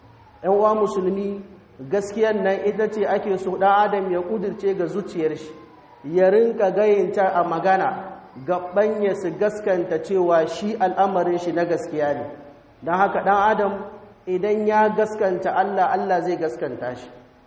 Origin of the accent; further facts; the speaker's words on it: Niger; اللهم احفظ بلادنا النيجر وسائر بلاد المسلمين من الفتن ما ظهر منها وما بطن